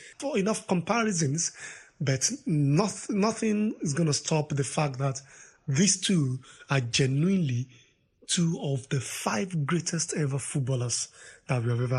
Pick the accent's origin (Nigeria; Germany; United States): Nigeria; I'm happy for Victor Osimhen as a Nigerian and as an African.